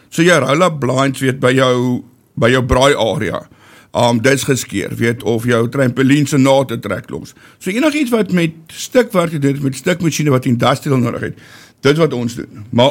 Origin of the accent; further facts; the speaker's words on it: Pretoria, Gauteng, South Africa; ek kom nou van Pretoria af